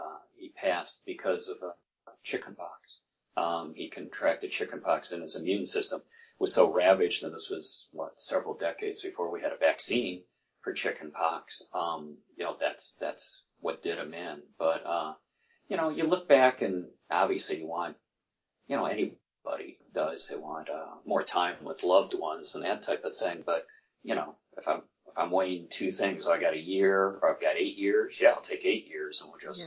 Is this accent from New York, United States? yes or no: yes; Lockport, New York, United States; Roswell Park was a little over a half hour from my hometown in Lockport, New York